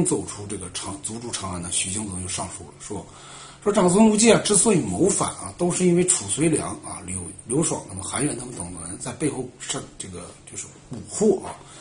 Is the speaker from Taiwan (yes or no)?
no; China; 是我们中国人搞政治斗争啊，他有一个特点啊